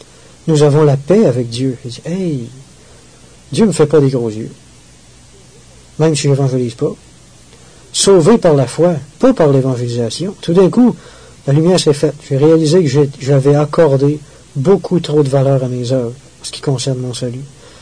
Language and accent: French; Victoriaville, Quebec, Canada; Tout de suite après, je suis revenu chez moi à Victoriaville.